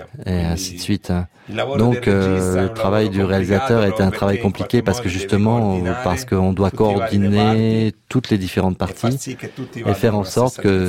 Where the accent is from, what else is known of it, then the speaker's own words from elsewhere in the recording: Italy; surtout parce que je suis italien en fait, je vis en Italie